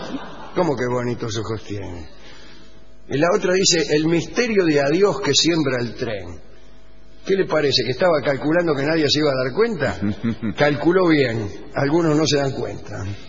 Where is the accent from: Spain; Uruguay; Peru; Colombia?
Uruguay; Carmelo, Colonia; Soy de Carmelo, pero sí, soy de Carmelo.